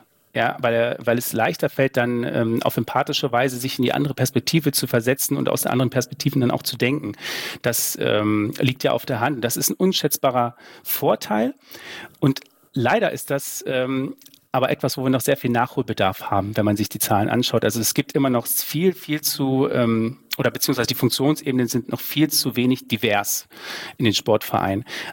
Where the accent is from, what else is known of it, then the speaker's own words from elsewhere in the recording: Saxony, Germany; Das weiß ich als Sachse auch.